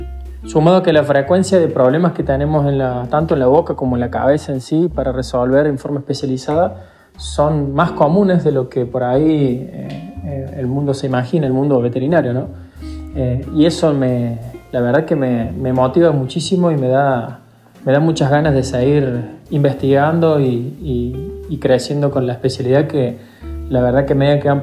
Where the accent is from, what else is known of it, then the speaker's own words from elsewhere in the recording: Córdoba, Argentina; Yo me fui a estudiar a Río Cuarto, yo soy de Córdoba capital, y me fui a estudiar a Río Cuarto